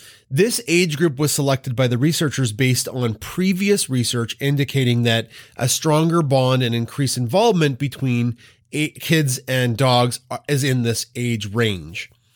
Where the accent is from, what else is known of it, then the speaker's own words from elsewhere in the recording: Canada; That's not necessarily something that me as a Canadian, I was ever taught to smash a disc